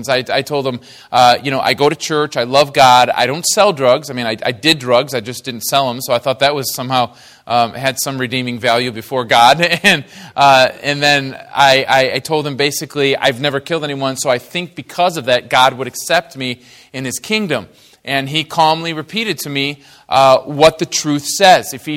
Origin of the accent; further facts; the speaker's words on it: Detroit, Michigan, United States; I was raised in Detroit. I was born in Detroit, Michigan.